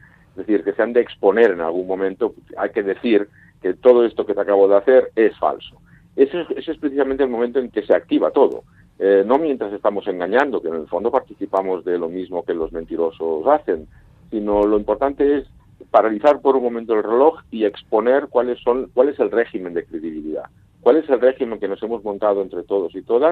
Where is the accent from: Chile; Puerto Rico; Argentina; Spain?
Spain; Barcelona, Catalonia; A veces pienso que incluso yo que soy de Barcelona, el propio proceso catalán tiene que ver mucho con eso